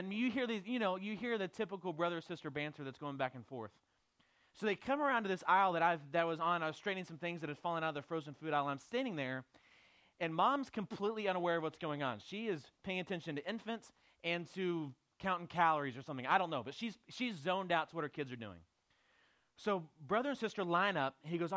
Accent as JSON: {"language": "English", "town": "Abilene", "region": "Texas", "country": "United States", "tie": "born or raised there", "said": "I grew up in Abilene, Texas. And I came down here and fell in love with a girl that was leading a trip that I came on and moved here"}